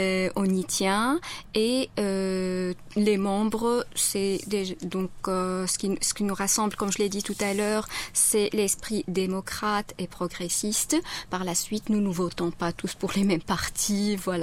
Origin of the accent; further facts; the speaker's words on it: Tunisia; moved away as an adult; moi j'ai quitté la Tunisie en septembre 2001.